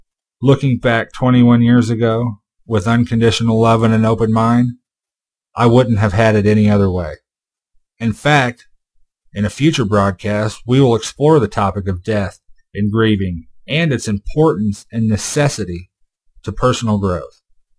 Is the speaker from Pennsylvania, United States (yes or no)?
no; Casper, Wyoming, United States; born there; also born or lived in Montana; I was born in Casper, Wyoming in the summer of 1977 to my mother Rowena and my father David. Most of my early years were spent exploring the mountain states with my quasi-hippie parents